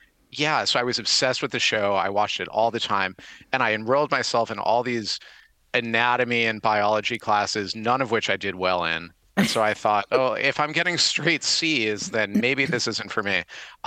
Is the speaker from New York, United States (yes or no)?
yes; Clinton, New York, United States; I grew up upstate, actually. I grew up outside of Utica, New York, in a town called Clinton, which is known as the home of Hamilton College